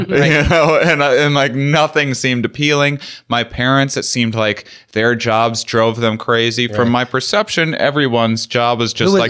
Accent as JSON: {"language": "English", "region": "Wisconsin", "country": "United States", "lives_now": "Boston, United States", "said": "I told people that I was from back home because I moved to Boston from Wisconsin because I didn't want anyone I knew being any."}